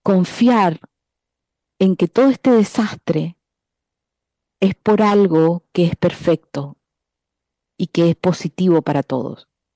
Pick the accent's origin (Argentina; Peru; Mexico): Argentina; also born or lived in Chile; yo amo Argentina, yo me crié en Argentina, yo juré la bandera argentina, la celeste y blanca